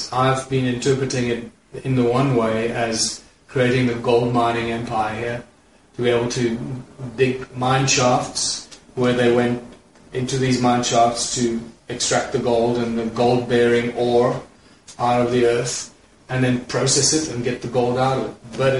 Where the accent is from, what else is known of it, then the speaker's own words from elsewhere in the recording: New York, United States; born there; I was born in New York.